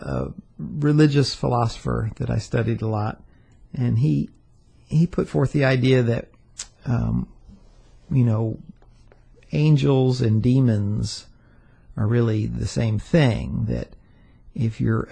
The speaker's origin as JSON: {"language": "English", "town": "Atlanta", "region": "Georgia", "country": "United States", "tie": "born or raised there", "said": "I grew up in Atlanta, and I had somewhere in the back of my mind thought, oh, I'm eventually going to get one of those big old houses in the Druid Hills area"}